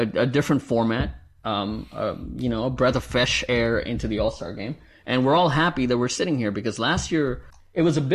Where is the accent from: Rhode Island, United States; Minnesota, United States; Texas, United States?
Texas, United States; Houston; I'm from Houston, so it was a big deal when I was growing up